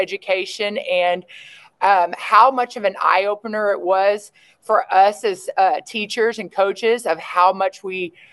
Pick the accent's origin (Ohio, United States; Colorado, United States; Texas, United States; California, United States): Texas, United States; Elgin; Yeah, so I was born and raised in Elgin, Texas, and I was a multi-sport athlete.